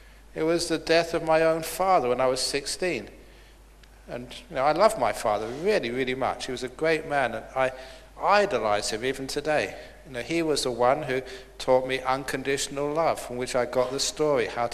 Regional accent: London, United Kingdom; I grew up in London

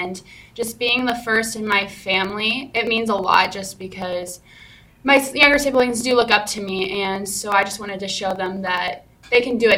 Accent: Arcadia, Iowa, United States; I am from Arcadia, Iowa. I came from a family of six, so four younger siblings

